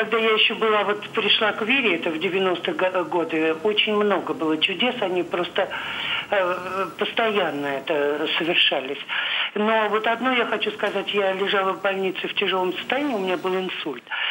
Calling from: Saint Petersburg, Russia; Здравствуйте, я из Санкт-Петербурга

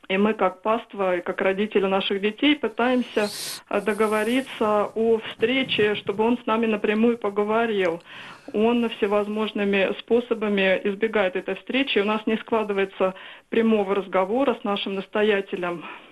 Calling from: Moscow, Russia; я из Москвы.

